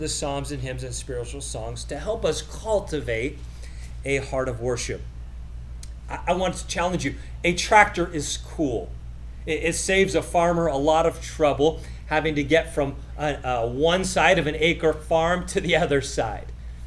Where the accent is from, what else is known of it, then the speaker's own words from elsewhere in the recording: Canada; also born or lived in Jamaica; I grew up in Canada.